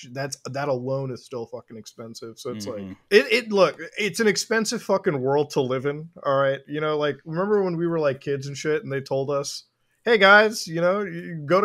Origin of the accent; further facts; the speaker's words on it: Canada; Apparently, I don't even sound fucking Canadian whatsoever.